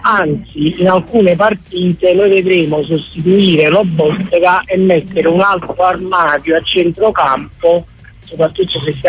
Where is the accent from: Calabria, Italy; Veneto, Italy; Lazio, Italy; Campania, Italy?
Campania, Italy; Nola; born there; io sono nato a Nola